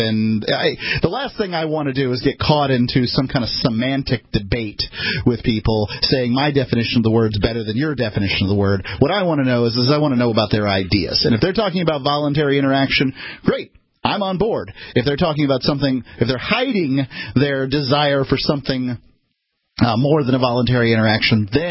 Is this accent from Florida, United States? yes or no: yes; Florida, United States; I'm from Florida originally. I happen to know what it's like there.